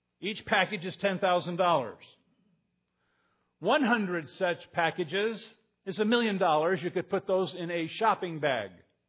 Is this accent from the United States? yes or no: yes; Toledo, Ohio, United States; I grew up in Toledo, Ohio.